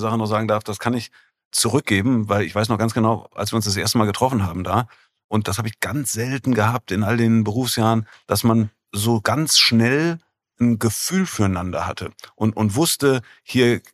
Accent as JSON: {"language": "German", "town": "Bonn", "region": "North Rhine-Westphalia", "country": "Germany", "tie": "born or raised there", "said": "da ich groß geworden bin in Bonn, da spielte Mittagsruhe immer noch eine Rolle."}